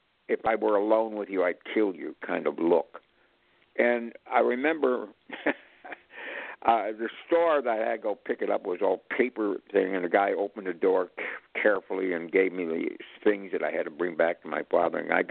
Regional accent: Chicago, Illinois, United States; He was from Chicago. I was from Chicago.

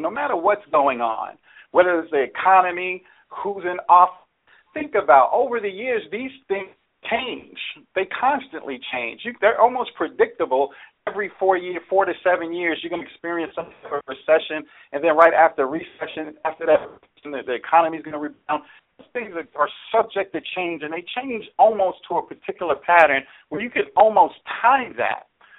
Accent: New York City, New York, United States; Growing up in the Bronx, New York City, where I was the murder capital of the world, growing up to a single parent

